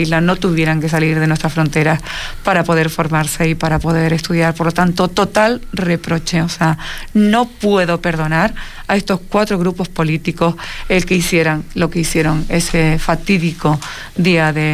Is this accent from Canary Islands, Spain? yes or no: yes; Canary Islands, Spain